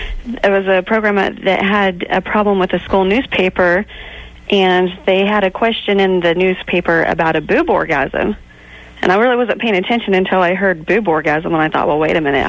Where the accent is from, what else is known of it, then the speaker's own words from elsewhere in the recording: Missouri, United States; No. Originally, I'm from Missouri.